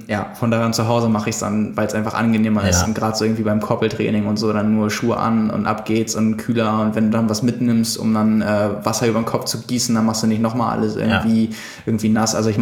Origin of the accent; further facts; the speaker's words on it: Lübeck, Schleswig-Holstein, Germany; Ich komme aus Lübeck. Wir sitzen ja hier in Hamburg.